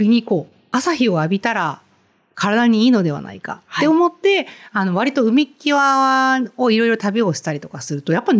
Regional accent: Kansai, Japan; 私は特にあの関西出身で関西在住なので

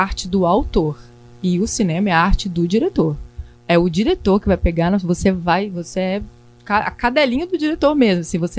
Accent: Goiás, Brazil; also born or lived in Tocantins; now in Rio de Janeiro, Brazil; Eu sou do Goiás. Morei no Tocantins.

